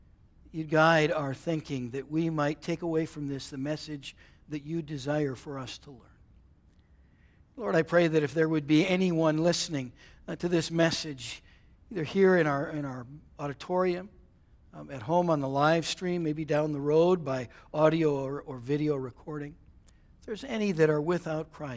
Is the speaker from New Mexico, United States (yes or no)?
no; Minnesota, United States; I used to do it when I was a kid, except I grew up in Minnesota where it gets really cold